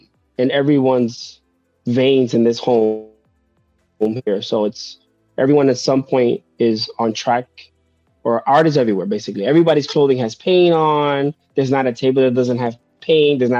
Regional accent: Long Island City, New York, United States; Like I grew up in Long Island City back when it was really, it's bougie now.

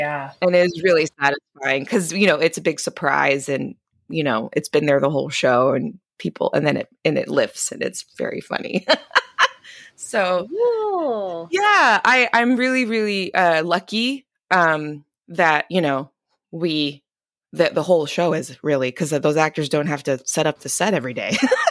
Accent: Connecticut, United States; born there; my dad is Dominican, my mom is Chilean and Puerto Rican, and I was born in Connecticut.

